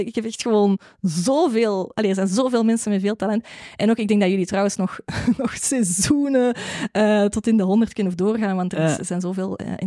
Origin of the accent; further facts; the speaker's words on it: Belgium; ik ben van België.